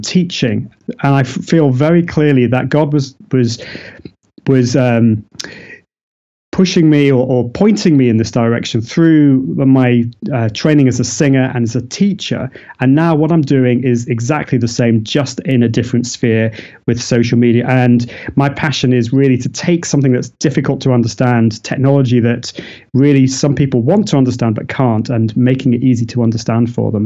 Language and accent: English; Manchester, North West England, United Kingdom; This was in Manchester, my hometown here in the UK.